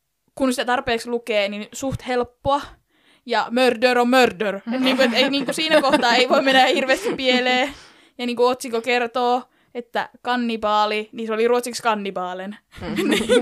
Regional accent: Central Finland, Finland; mä oon Keski-Suomesta

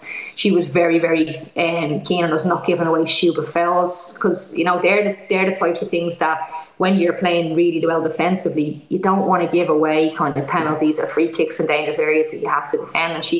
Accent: Ireland; You know, as Irish teams, we're always very passionate.

